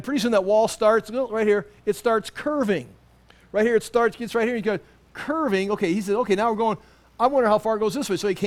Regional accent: Des Moines, Iowa, United States; I come all the way from Des Moines, Iowa, and there, look at that.

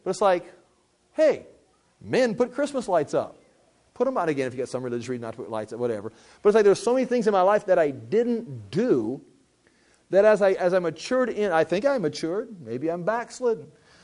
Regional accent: United States; in my case, I am an American. I live in a nice city.

